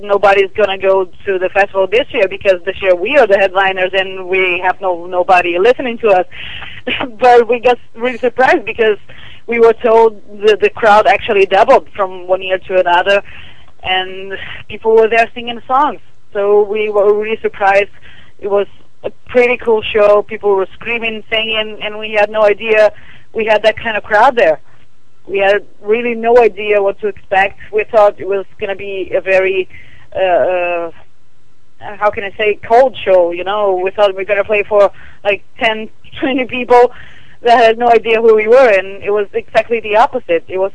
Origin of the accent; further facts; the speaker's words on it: Brazil; since we grew up in Brazil, since we were born here. Our parents, they have a little more of the European culture than we do. We are more like the Brazilian way of life.